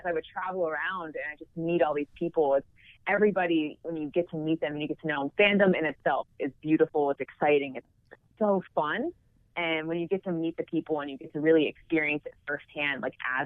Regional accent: Philadelphia, Pennsylvania, United States; I didn't grow up in Canada or like deep in the Northeast. I grew up in Philly, which is still a good hockey market.

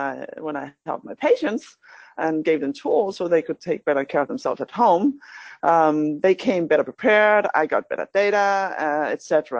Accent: Denmark; English is a second language; So I'm from Denmark, a physician, I graduated from University of Copenhagen long time ago.

